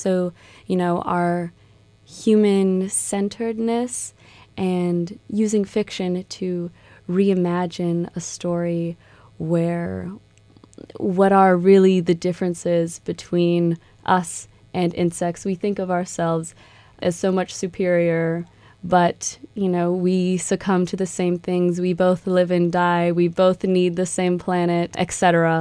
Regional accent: Miami, Florida, United States; I'm actually originally from Miami, Florida, where I went to a charter art school from middle school to 10th grade.

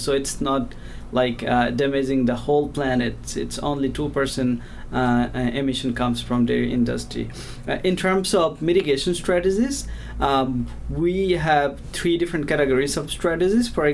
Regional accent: Bangladesh; English is a second language; moved away as an adult; I did my undergrad back home in Bangladesh. So I'm originally from Bangladesh, and I grew up in a crop livestock integrated farms.

